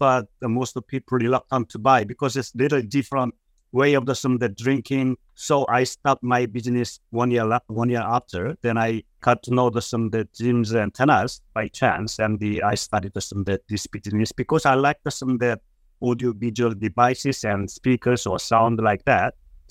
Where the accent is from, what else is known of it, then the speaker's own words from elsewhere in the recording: South Korea; moved away as an adult; now in Australia; I worked for a U.S. multinational company in Seoul branch. I immigrated from Korea in 2012.